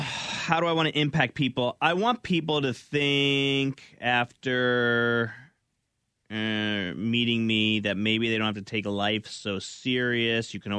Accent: New Jersey, United States; No, born and raised in New Jersey.

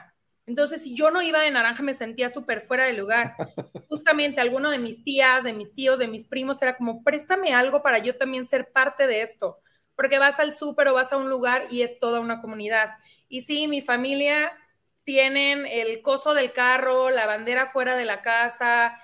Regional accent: Colima, Mexico; now in Mexico City, Mexico; Yo originalmente soy de Colima, okay. Radico en la Ciudad de México ya hace más de 14 años

